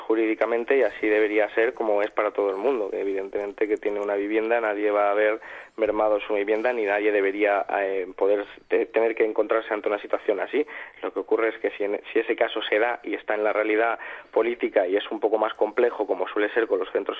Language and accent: Spanish; Málaga, Andalusia, Spain; Yo soy de Málaga